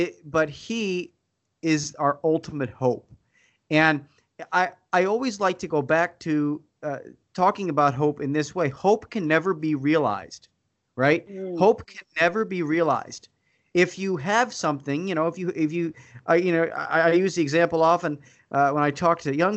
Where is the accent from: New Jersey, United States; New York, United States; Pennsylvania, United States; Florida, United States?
Pennsylvania, United States; Philadelphia; now in Wisconsin, United States; I was born and raised out in Philadelphia, but I moved to Wisconsin.